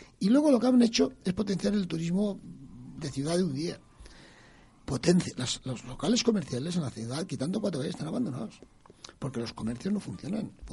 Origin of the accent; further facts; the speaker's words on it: Chirivella, Valencian Community, Spain; yo soy de Chirivella y mi padre, yo he ido al campo toda mi vida, hasta los 20 años.